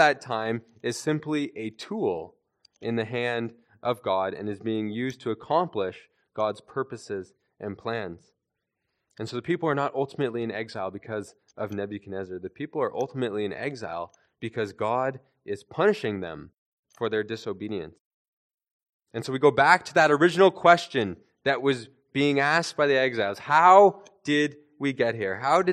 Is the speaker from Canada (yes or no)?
yes; Canada; I was born in Canada. I've lived my whole life in Canada.